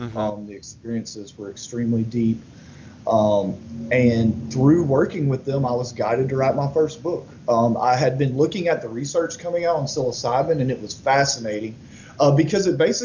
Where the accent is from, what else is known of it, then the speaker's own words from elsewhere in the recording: Marshall, Texas, United States; I'm from Marshall, Texas, and it's a small town in Northeast Texas, but there's a federal district courthouse there, and it was a big hub for asbestos litigation for a very long time.